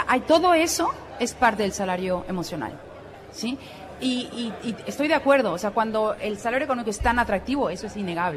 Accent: Mexico City, Mexico; also born or lived in Hamburg, Germany; now in Madrid, Spain; Soy chilanga, como decimos.

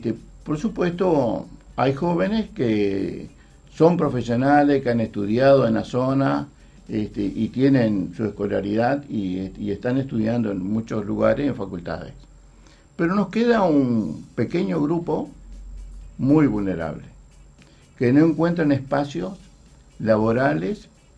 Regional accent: Melo, Cerro Largo, Uruguay; yo que soy de Melo

